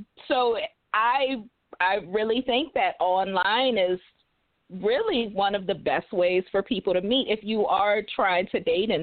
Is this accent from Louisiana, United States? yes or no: yes; New Orleans, Louisiana, United States; You know, how I'm born and raised in New Orleans.